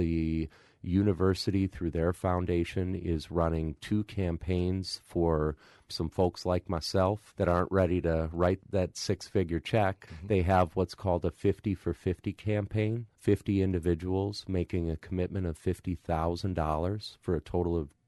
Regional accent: Eau Claire, Wisconsin, United States; It's them learning that I'm from Eau Claire and asking me what my thoughts are on this.

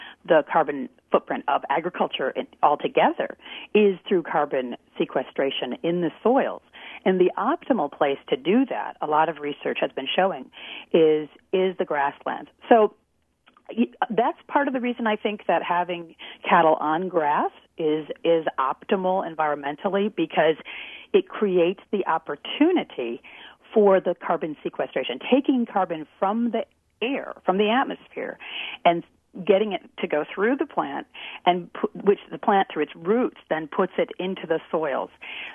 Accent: Michigan, United States; and I'm originally from Michigan. I've spent much of my life in the upper Midwest.

